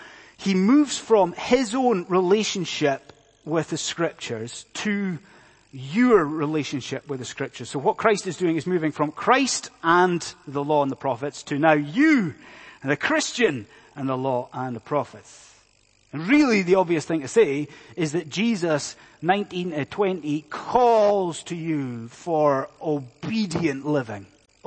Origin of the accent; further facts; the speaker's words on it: Inverness, Scotland, United Kingdom; I mentioned my hometown of Inverness and what it used to be like back in the day